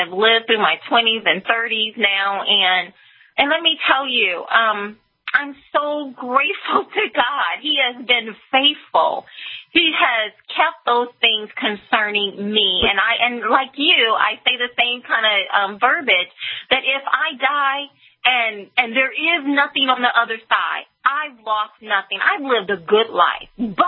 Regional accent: Alabama, United States; Only an American can you come from a pig farm in southern Alabama and be able to do basically anything.

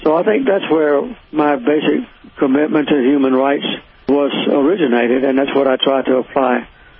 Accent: Deep South, United States; during those terrible segregation days during which I grew up in the Deep South

